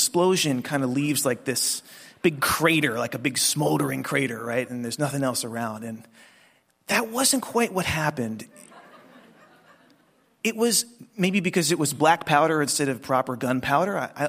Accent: Galena, Maryland, United States; And I come from Kent County on the eastern shore of Maryland, and there's not that much to do in Kent County. I come from a place called Galena, Maryland, and the nearest supermarket is 18 miles away.

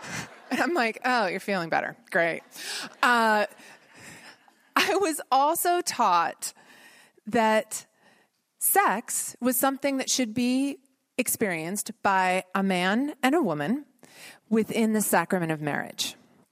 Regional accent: Ohio, United States; I grew up in Central Ohio, first in a suburb of Columbus, and then later in a small town outside of Columbus.

